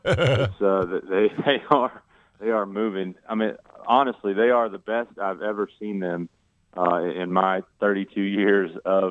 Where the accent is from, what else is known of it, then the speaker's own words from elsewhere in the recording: Winchester, United States; The busiest weekend of the year in Winchester, my hometown